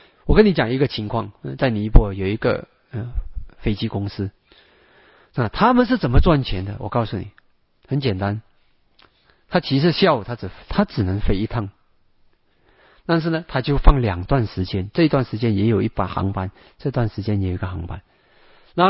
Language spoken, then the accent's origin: Chinese; Malaysia; 所以曾经以前我们马来西亚